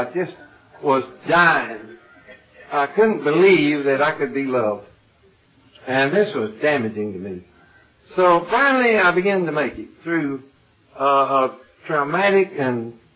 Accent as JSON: {"language": "English", "region": "Kentucky", "country": "United States", "tie": "born or raised there", "said": "I was from Kentucky, born and raised there, and I had to go home in a way to get straightened out."}